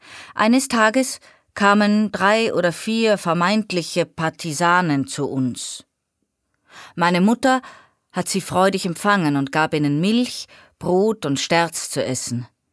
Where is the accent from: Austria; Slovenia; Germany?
Austria; Remschenig, Carinthia; born there; first language Slovenian; German is a second language; Ich bin in Remschenik geboren.